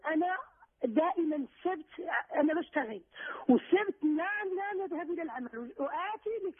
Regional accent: Morocco; نعم أنا مغربية وهو تونسي والله العظيم، وتلقينا هو في إيطاليا

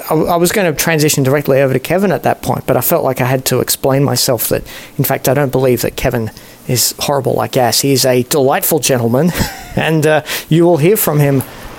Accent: Singapore; I'm not Singaporean, but I grew up there

